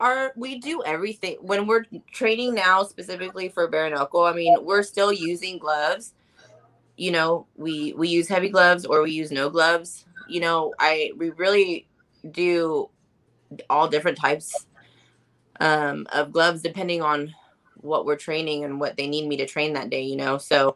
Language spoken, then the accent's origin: English; Visalia, California, United States; I'm from, I live in Cali. I'm from Visalia. It's right next to Fresno, if you guys are familiar.